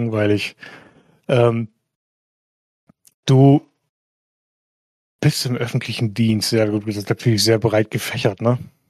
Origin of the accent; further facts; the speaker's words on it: Northern Germany, Germany; Ich komme halt aus Norddeutschland